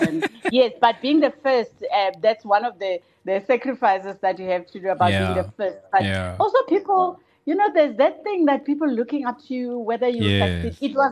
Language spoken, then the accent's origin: English; Johannesburg, Gauteng, South Africa; now in Cape Town, South Africa; Because I was coming from Johannesburg, right? Coming outside of Cape Town